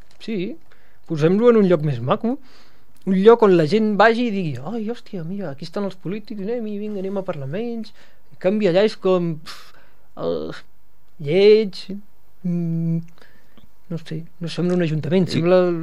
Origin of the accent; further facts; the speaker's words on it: Sant Feliu, Catalonia, Spain; n'enorgulleixo molt del meu poble i em compraré la mascota de Sant Feliu